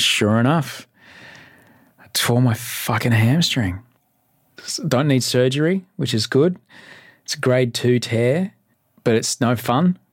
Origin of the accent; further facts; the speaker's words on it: Brisbane, Queensland, Australia; now in Sydney, Australia; I'm a 47-year-old TV host, author, dad, and stepdad from Sydney. I grew up in Brisbane. I'm an immigrant, but I'm white, so no one cares.